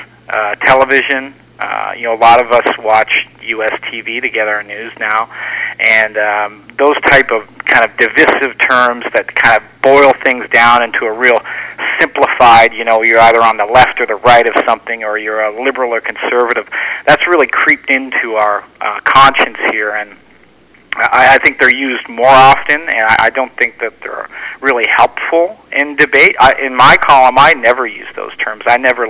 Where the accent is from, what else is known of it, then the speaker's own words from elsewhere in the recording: Waverly, Nova Scotia, Canada; now in Vancouver, Canada; No, I'm from back east. I'm from Halifax County, what used to be called Halifax County. They've amalgamated since, a little town called Waverly.